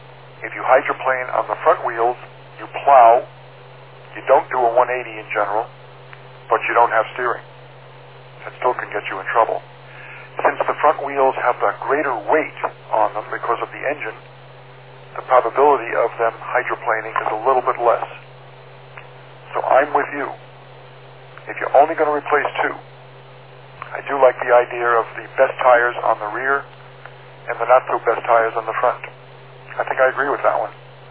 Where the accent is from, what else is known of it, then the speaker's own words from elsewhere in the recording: Farmingdale, United States; And I used to live in Farmingdale, John. That was my hometown, way back in the dark ages.